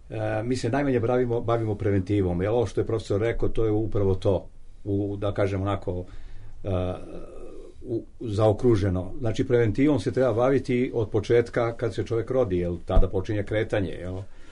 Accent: Serbia; Naravno, mi se obavimo kod nas u Srbiji upravo konstatacijama.

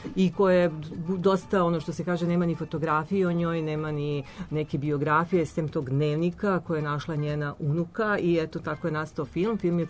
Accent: Serbia

